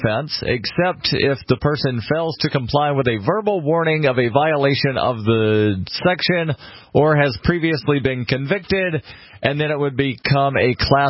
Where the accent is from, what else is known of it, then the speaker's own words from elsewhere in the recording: Birmingham, Alabama, United States; a civil rights defense attorney out of my hometown, Birmingham, Alabama.